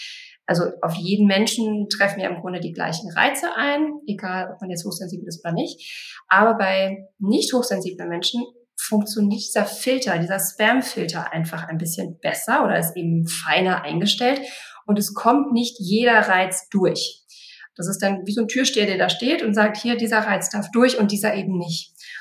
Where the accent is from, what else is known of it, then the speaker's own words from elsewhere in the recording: Berlin, Germany; Ich komme aus Berlin. Ich bin 43 Jahre alt